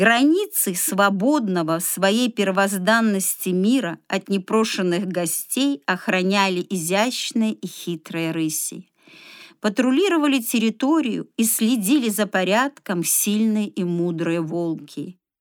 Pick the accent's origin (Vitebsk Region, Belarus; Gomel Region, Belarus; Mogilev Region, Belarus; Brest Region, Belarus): Gomel Region, Belarus; born there; Случилось так, что я родилась в Гомельской области и про Чернобыльскую катастрофу знаю не понаслышке.